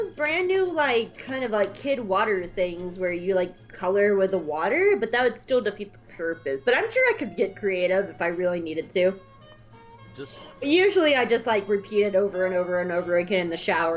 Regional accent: the South, United States; accent: Southern; I'm from the South, and that was a terrible Southern accent I just did.

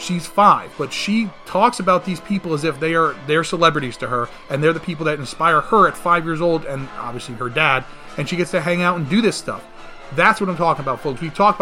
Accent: New York, United States; we're all from New York, and thank God we were safe.

